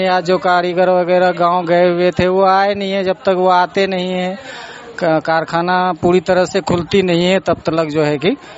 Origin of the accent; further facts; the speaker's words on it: Bihar, India; मैं बिहार का रहने वाला हूँ।